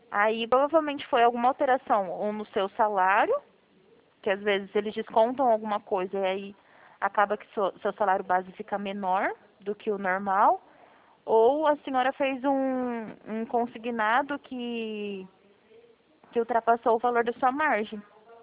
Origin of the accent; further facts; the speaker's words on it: Presidente Prudente, São Paulo, Brazil; eu sou de Prudente.